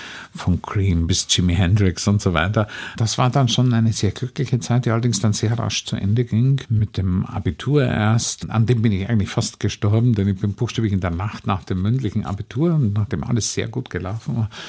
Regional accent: Austria; Und da hatte ich als Österreicher komischerweise eher eine gute Position oder gute Stellung

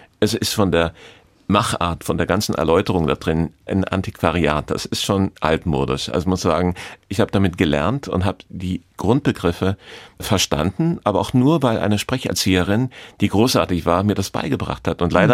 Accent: Trier, Rhineland-Palatinate, Germany; ich komme aus Trier und da gibt es einen Palastgarten, einen Park. In Trier heißt der Palastgarten.

